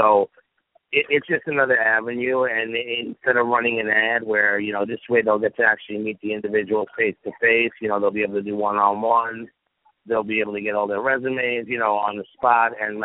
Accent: New York, United States; Well, obviously, you know, we're both from New York

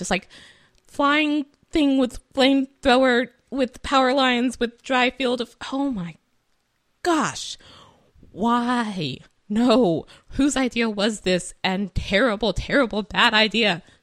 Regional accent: California, United States; And again, I'm from California and it's the summer and this is fire season and we always have fires in California in the summer.

